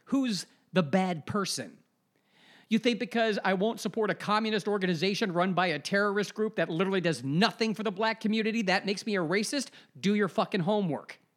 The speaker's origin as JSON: {"language": "English", "region": "Ohio", "country": "United States", "tie": "born or raised there", "said": "Now, this comes from my home state in Ohio, this article from a local affiliate, Fox 8 News."}